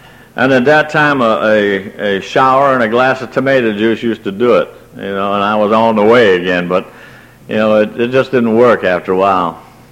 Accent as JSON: {"language": "English", "town": "Buffalo", "region": "New York", "country": "United States", "tie": "born or raised there", "also_born_or_lived": "Ayr, Scotland", "lives_now": "Bessemer, United States", "said": "I was born in Scotland. I was born in Ayr, Scotland. My folks moved to Buffalo, New York. And, it was South Scotland and South Buffalo. And I live in South Bessemer."}